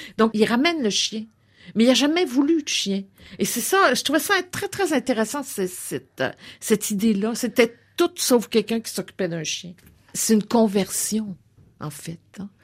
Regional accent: United States; French is a second language; je suis nord-américaine. Moi, je suis une Américaine. Une Américaine bizarre, mais une Américaine. Je suis une vraie Américaine, mais une Américaine qui parle français.

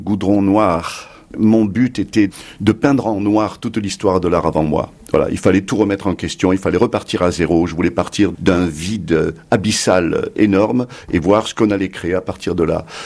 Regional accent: Nice, Provence-Alpes-Côte d'Azur, France; accent: Midi; je suis parti aux États-Unis à l'âge de 24 ans. La deuxième, c'est que j'arrivais de Nice, un peu provincial, et que lorsque j'étais à Paris, avec mon accent du Midi

